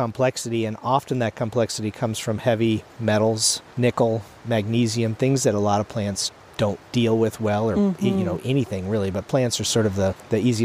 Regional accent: East Coast, United States; And growing up on the East Coast, it's a little harder to define a natural history because the natural histories of the East Coast are so much older.

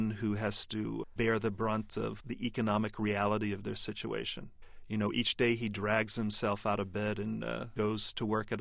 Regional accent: Kingston, New Hampshire, United States; My hometown of Kingston only had 900 people back then. It was a dairy farming town that had more cows than people.

